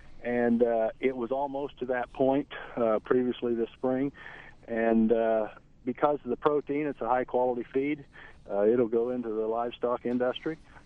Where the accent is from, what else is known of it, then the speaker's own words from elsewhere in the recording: United States; But it also is somewhat pleasing for us as American producers, because we're in a position where we have high quality.